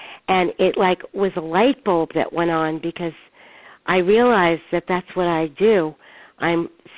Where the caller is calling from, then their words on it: New York, United States; Hi, Claire. I'm calling from New York.